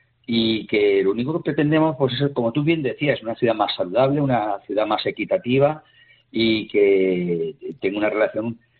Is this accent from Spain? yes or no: yes; Albacete, Castilla-La Mancha, Spain; hay que tener en cuenta que no somos una ciudad grande como Valencia o etcétera, o Madrid o Bilbao